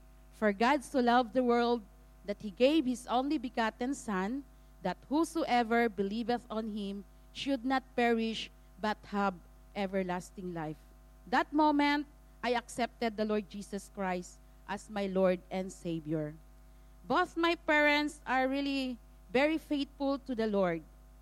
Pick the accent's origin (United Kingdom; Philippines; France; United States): Philippines; Davao City, Davao Region; I came from Mindanao. That is the map of the Philippines. I was born in Davao City, one of the cities in Mindanao.